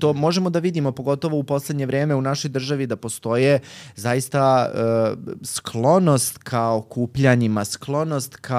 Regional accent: Bosnia & Herzegovina; Evo, recimo, ja potičem iz Bosne i za nas važi da smo jako srdačni

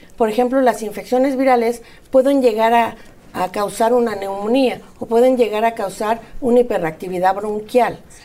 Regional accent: Mexico; pero generalmente nosotros como mexicanos

